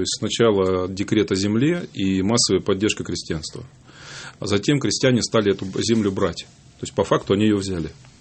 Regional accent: Altai Krai, Russia; Кстати, тоже это связано с моей малой родиной, с Алтаем.

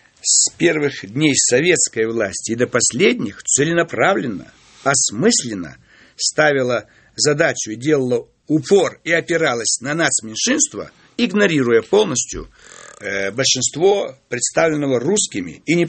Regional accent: Kazakhstan; now in Russia; Я сам же приехал из Казахстана.

